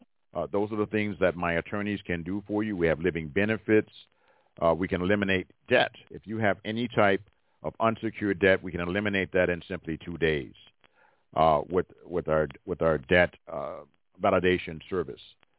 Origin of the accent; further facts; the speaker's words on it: Birmingham, Alabama, United States; with me growing up in Birmingham and seeing how the police were machine gunning us, and the fire department was blowing up our homes and our churches.